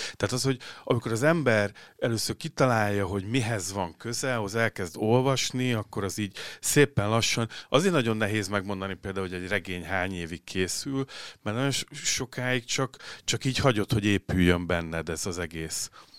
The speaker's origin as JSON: {"language": "Hungarian", "town": "Szentes", "region": "Csongrád-Csanád", "country": "Hungary", "tie": "born or raised there", "said": "ahol én születtem, meg ahol fölnőttem 18 éves koromig, ez a Szentes nevű kisváros. Ugye az egész identitásomnak ugye csak a fele ez a Szentes, a másik fele egy Kolozsvár, az apámnak az ága, de ugye ott soha nem éltem."}